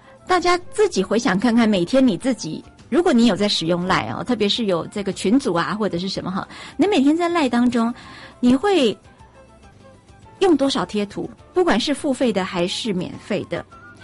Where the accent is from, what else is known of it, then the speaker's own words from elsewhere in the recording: Taiwan; 就是我们台湾人很习惯的，很贴近我们生活当中哦